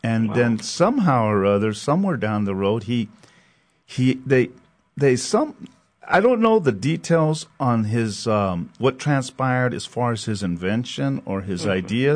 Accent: El Paso, Texas, United States; They were big idols to us growing up in Northeast El Paso back in the day.

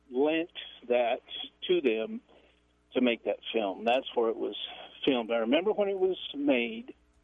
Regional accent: Texas, United States; I'm from the Lower Valley, and I don't know how much you are going to get into this or how much you know about it.

